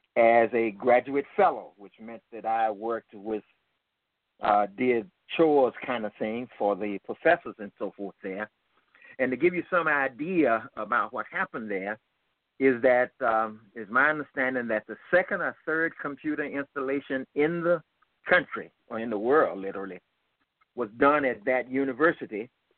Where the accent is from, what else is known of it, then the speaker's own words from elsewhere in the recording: Birmingham, Alabama, United States; A little bit of background is that I grew up in Birmingham, Alabama